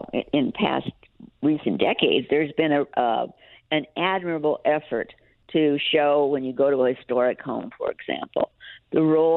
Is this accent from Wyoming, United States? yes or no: yes; Wyoming, United States; I'm from Wyoming. Dick and I think of Wyoming as our home.